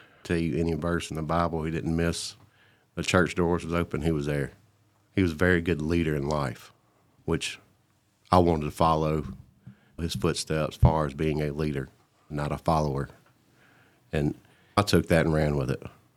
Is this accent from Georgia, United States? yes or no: no; Senatobia, Mississippi, United States; Senatobia, Mississippi. About 30 minutes south of Memphis, Tennessee.